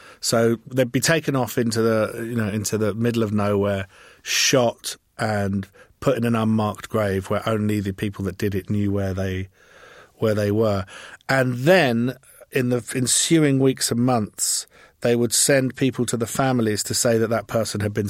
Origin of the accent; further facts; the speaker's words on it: England, United Kingdom; there's been precious little reaction to the fact that I'm English.